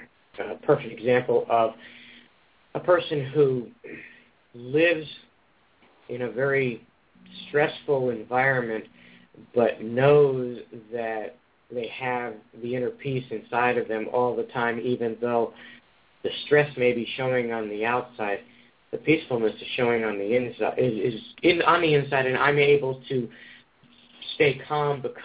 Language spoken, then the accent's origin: English; New York, United States; I moved from New Jersey, New York, where I grew up, to Seattle.